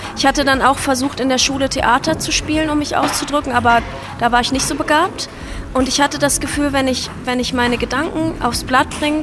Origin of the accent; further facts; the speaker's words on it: Lower Saxony, Germany; born there; bin eigentlich geboren in Norddeutschland in der Nähe von Bremen und wohne jetzt in der Nähe von, naja, Frankfurt kann man schon, also eigentlich noch näher an Mainz, zwischen Wiesbaden und Mainz.